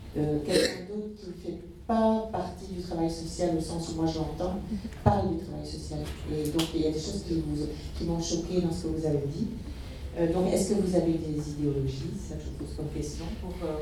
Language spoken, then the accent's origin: French; Belgium; parce que je suis belge.